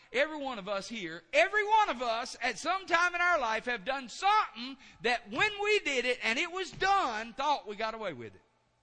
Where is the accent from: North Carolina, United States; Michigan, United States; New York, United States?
North Carolina, United States; Maxton; But if you want to know where I'm from, where I was raised in Maxton, actually out between Maxton and Laurinburg.